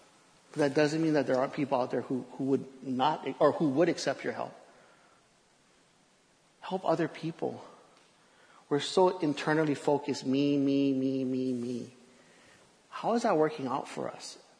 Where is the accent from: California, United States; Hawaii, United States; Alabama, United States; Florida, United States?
Hawaii, United States; When I came back from treatment, it was 2007, and I'm from Hawaii.